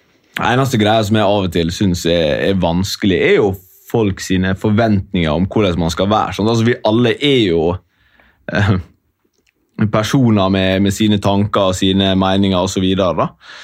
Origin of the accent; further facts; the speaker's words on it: Ulsteinvik, Møre og Romsdal, Norway; Hun er fra Hareid, jeg er fra Ulsteinvik, det er veldig nærme.